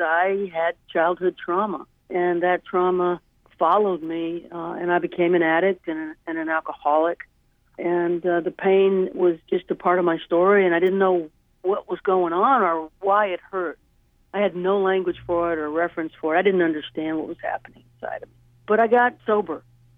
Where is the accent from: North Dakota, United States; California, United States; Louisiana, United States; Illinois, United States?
Louisiana, United States; New Orleans; born there; I was born in New Orleans at St. Vincent Women and Infants Asylum in 1962.